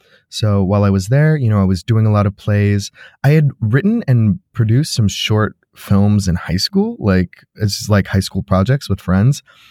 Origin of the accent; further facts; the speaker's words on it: Chicago, Illinois, United States; now in Los Angeles, United States; He, him, his. I am gay. I am Mexican-American. About myself, I'm from Chicago. I'm in Los Angeles now. I say from Chicago, but my dad is a retired Marine, so we moved around a lot when I was a kid.